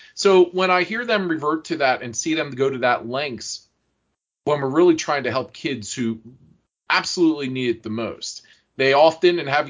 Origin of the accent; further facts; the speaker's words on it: Pennsylvania, United States; I'm from Lancaster County. And, we have wonderful public schools here too.